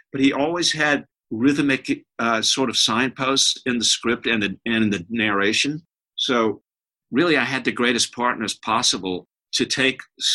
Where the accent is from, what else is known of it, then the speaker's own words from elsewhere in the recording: Natchez, Mississippi, United States; I mean, I grew up in Natchez, Mississippi. I spent every weekend I could get to New Orleans in New Orleans.